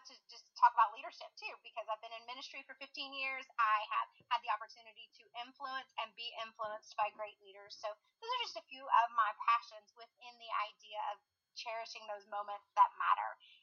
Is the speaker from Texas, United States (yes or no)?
yes; Texas, United States; I'm joining you from Weatherford, Texas, just west of the Fort Worth Metroplex. I've been in the Fort Worth Metroplex my entire life, moved a little west after I got married